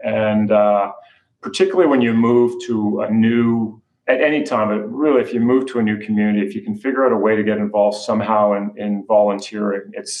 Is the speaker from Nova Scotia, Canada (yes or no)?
yes; Halifax, Nova Scotia, Canada; moved away as an adult; now in Saint John, Canada; I grew up in Halifax. And 1993, moved from Halifax to St. John with my young family. And St. John's a relatively small place.